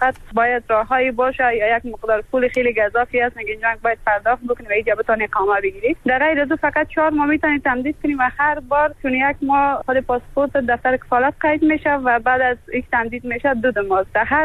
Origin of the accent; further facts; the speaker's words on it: Afghanistan; moved away; من از افغانستان اومدم، در اوایل یک ماه خانه فامیلا بودم و بعدش دنبال خانه گشتم و همون زمان من حس کردم که به خاطر از اینکه من یک دختر افغان و یک دختر مجرد هستم